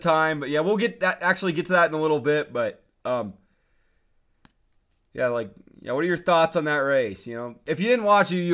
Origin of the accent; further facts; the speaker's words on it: Montana, United States; We're from Montana, right? It's fucking Big Sky country, man.